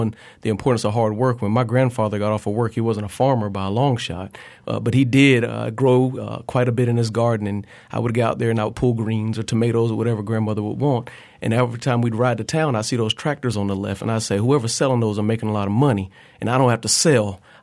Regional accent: Midway, Florida, United States; I grew up here in Leon County and also in Gaston County. I'm proud of my blood and unabashed about being from both Leon, but also a little small town outside of Tallahassee called Midway, Florida

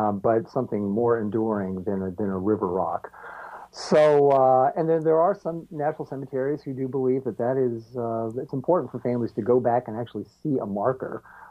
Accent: Pennsylvania, United States; I'm part of a helped establish a natural cemetery near my hometown here in eastern Pennsylvania

